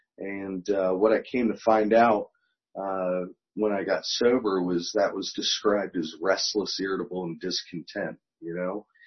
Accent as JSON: {"language": "English", "town": "Montgomery County", "country": "United States", "tie": "born or raised there", "said": "I grew up here in Montgomery County."}